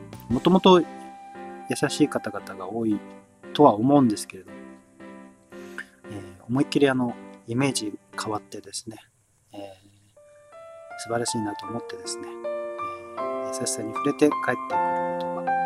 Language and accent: Japanese; Kumamoto, Japan; 熊本って言ったら自分が生まれ育った町であるにもかかわらず、あまり好きではない町でありまして、